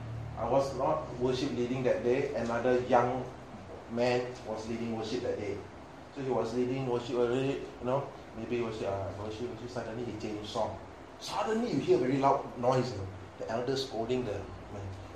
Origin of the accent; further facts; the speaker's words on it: Penang, Malaysia; I think same like my hometown in Penang got beach.